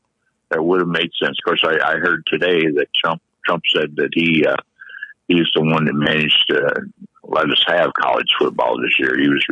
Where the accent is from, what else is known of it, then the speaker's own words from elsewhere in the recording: Ohio, United States; now in Florida, United States; I've lived here many years now. I'm originally from Ohio. A proud Buckeye.